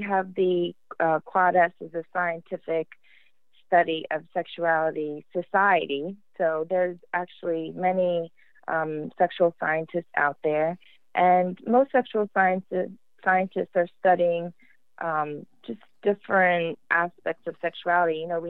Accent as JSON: {"language": "English", "country": "Jamaica", "also_born_or_lived": "United States", "said": "I'm a Jamaican, so I'm half Jamaican, half American. And so I got different messages about sexuality in America that I did in Jamaica."}